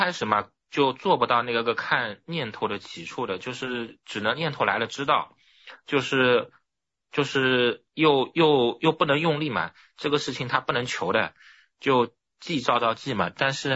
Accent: Shaoxing, Zhejiang, China; 我是来自绍兴的，浙江绍兴，

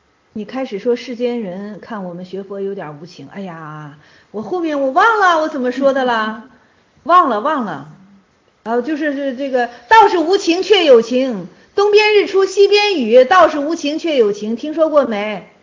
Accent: China; 我是中国人，哪有起这名的？

